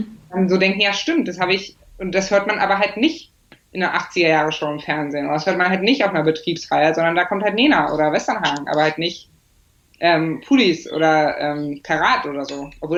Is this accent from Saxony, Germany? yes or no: yes; Bautzen, Saxony, Germany; also ich komme ja aus Bautzen